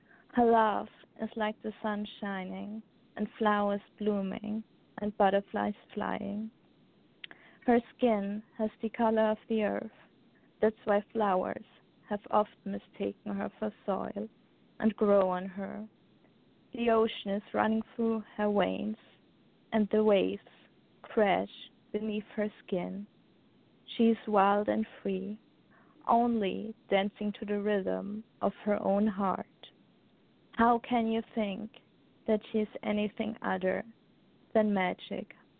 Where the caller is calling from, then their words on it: Austria; From Austria.